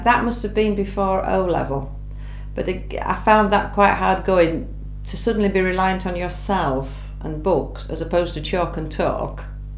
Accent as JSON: {"language": "English", "town": "Knottingley", "region": "Yorkshire and the Humber", "country": "United Kingdom", "tie": "born or raised there", "also_born_or_lived": "Wakefield", "said": "I was born in Wakefield and I grew up as a child in a town called Nottingley, beginning with a K, in West Yorkshire."}